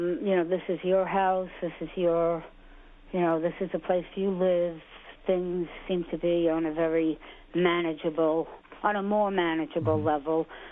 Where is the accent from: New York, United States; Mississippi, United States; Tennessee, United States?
New York, United States; West Hempstead; also born or lived in Babylon; and yet I always identify as a New Yorker.